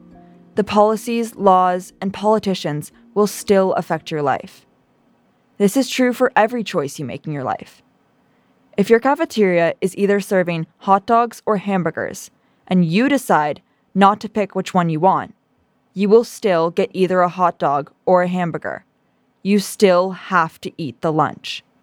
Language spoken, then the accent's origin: English; California, United States; decided that I still wanted to vote in California. I realized the issues felt more urgent to me in my home state.